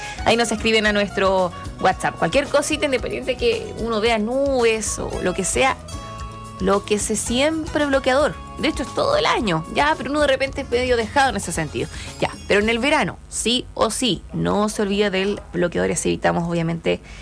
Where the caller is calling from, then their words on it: Vilcún, Araucanía, Chile; de Vilcún, aquí trabajando en familia.